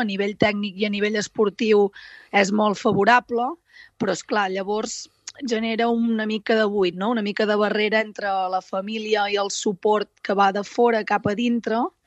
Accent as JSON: {"language": "Catalan", "town": "Olot", "region": "Catalonia", "country": "Spain", "said": "Soc d'Olot, sí"}